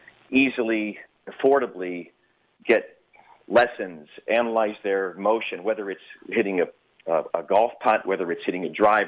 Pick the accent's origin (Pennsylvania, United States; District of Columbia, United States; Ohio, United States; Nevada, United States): Pennsylvania, United States; As a young person, we played a lot of sports. I grew up in Western Pennsylvania, and certainly golf was probably my favorite.